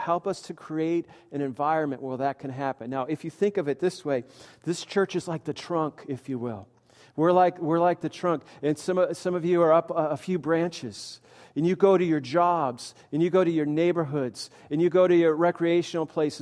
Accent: New England, United States; Now, I come from New England

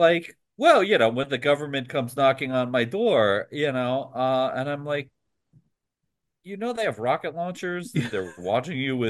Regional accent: United States; Scott, I'm an American.

